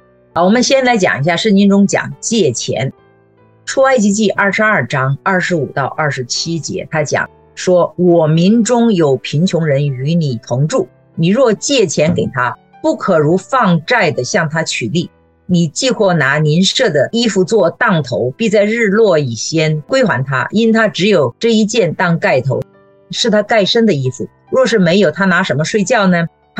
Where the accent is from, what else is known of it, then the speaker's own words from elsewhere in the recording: China; 我小的时候在中国